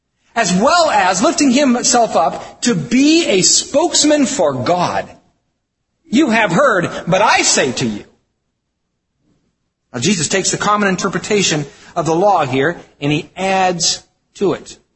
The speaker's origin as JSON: {"language": "English", "region": "Wisconsin", "country": "United States", "said": "I mean, we're from Wisconsin. I mean, we milk cows here, we eat cheese, we deer hunt, and we're nice people."}